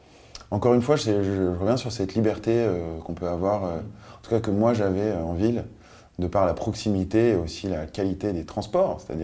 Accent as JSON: {"language": "French", "town": "Biot", "region": "Provence-Alpes-Côte d'Azur", "country": "France", "tie": "born or raised there", "also_born_or_lived": "Nice", "said": "très tôt, je suis parti vivre à Biot. C'est à côté d'Antibes. C'est pas très loin de Nice, d'ailleurs. C'est dans l'arrière-pays. Et j'étais dans ce pays, où il y a beaucoup de soleil et il y a beaucoup de sport."}